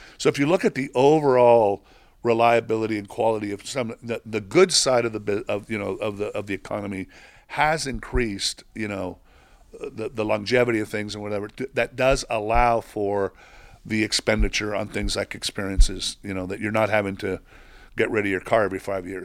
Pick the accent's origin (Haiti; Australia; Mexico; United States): Mexico; It's old school because I grew up in Mexico, you know, and all that.